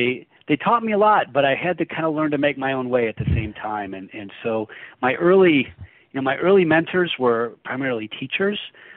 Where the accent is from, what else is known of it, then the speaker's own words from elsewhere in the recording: Harbor Springs, Michigan, United States; also born or lived in Flint; I was born in Flint. And then when I was about somewhere around 10 years old, I moved to a little tiny town in northern Michigan called Harbor Springs.